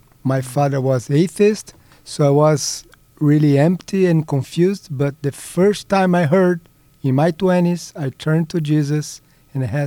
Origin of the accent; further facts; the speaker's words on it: Brazil; moved away; I'm originally from Brazil